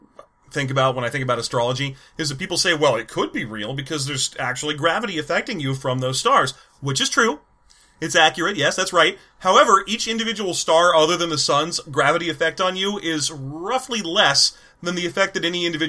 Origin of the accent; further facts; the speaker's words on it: Yorba Linda, California, United States; born there; Yeah, I was born in Yorba Linda, California, at whatever hospital there is there.